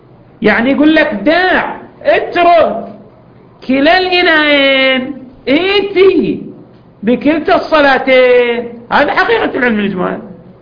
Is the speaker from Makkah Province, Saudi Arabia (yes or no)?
no; Eastern Province, Saudi Arabia; accent: Hasawi; كما نعبر عنا بلهجتنا الحساوية